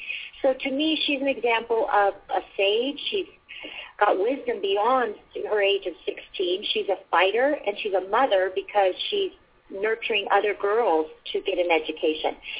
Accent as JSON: {"language": "English", "country": "Ireland", "said": "I love horseback riding, and I'm from Ireland."}